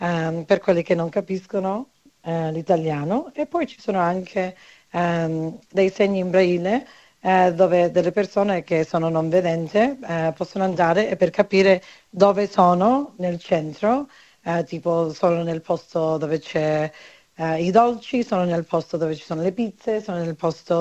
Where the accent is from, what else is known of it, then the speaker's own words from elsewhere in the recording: Calabria, Italy; Perché io sono calabrese, sono fiera da dove sono io